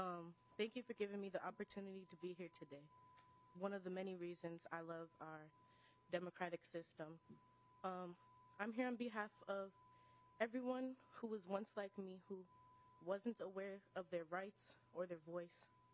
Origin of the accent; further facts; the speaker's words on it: Minneapolis, Minnesota, United States; I actually just came here from school because this is very important. But I'm from North Minneapolis and Juxtaposition Arts.